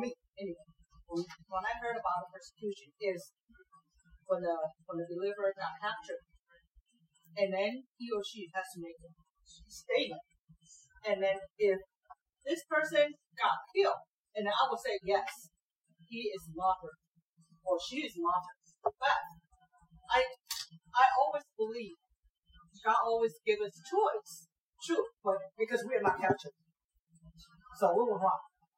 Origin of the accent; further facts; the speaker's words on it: Taiwan; I'm from Taiwan back then